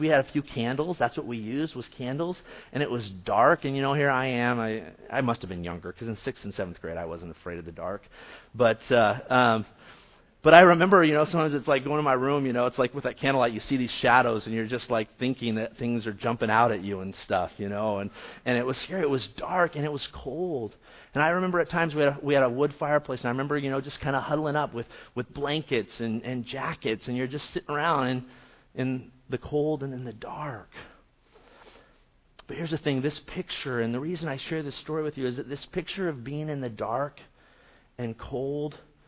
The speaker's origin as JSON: {"language": "English", "town": "Eugene", "region": "Oregon", "country": "United States", "tie": "born or raised there", "said": "Now, some of you may know that I grew up in Eugene, Oregon. Okay, My parents moved there in 1978. I've lived in the same house since we moved there that year. Still live there today."}